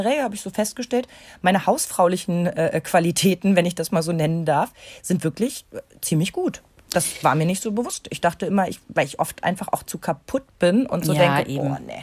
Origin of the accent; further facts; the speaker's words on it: East Germany, Germany; born there; ich bin ja noch gebürtig aus der DDR.